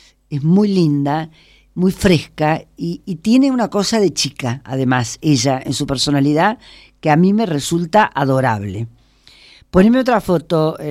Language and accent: Spanish; Córdoba, Argentina; now in Mexico; un artista cordobés, compatriota mío, yo soy cordobesa